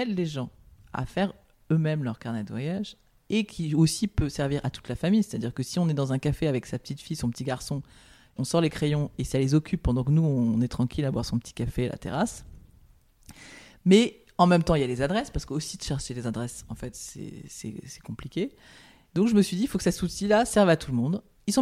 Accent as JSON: {"language": "French", "town": "Paris", "region": "Île-de-France", "country": "France", "tie": "born or raised there", "said": "je suis mi-ville, mi-campagne. C'est-à-dire que je suis parisienne, je suis née à Paris, je ne connais que Paris. Mes parents et grands-parents étaient parisiens. Une de mes grand-mères était russe, mais en fait, elle était quand même complètement parisienne."}